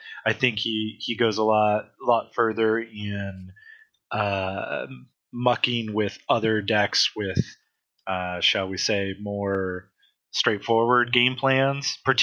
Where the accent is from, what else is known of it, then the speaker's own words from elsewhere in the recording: United States; It's just, man, I'm American. I want to shorten that as much as possible.